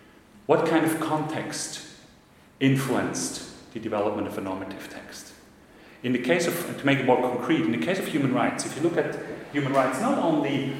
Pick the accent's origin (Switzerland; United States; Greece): Switzerland; English is a second language; And as I'm coming from Switzerland, to use another stereotype, I will be still in charge and responsible for keeping time.